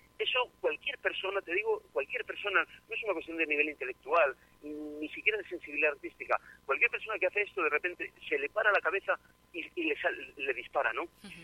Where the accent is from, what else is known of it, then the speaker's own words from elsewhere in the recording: Madrid, Community of Madrid, Spain; moved away as an adult; now in Salazar, Spain; yo soy de Madrid y viví en Madrid hasta los 30 y tantos años. Estudié allí en la Escuela en Madrid y luego la compañía comenzó en Madrid. Pero en el año 92 nos fuimos a vivir a un pueblo que se llama Salazar, está en el norte de Burgos